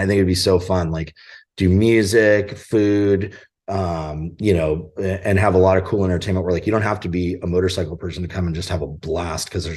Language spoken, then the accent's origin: English; California, United States; One of my best friends, ironically, lives here that I grew up with in Orange County.